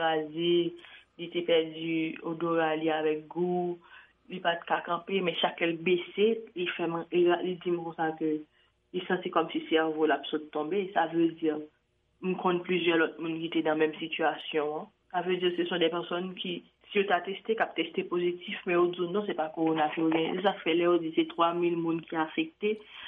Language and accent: French; Haiti; Moi-même, en tant que haïtienne, j'ai un débat que je remarquais dans ce circuit, dans le fonctionnement, nous-mêmes en Haïti.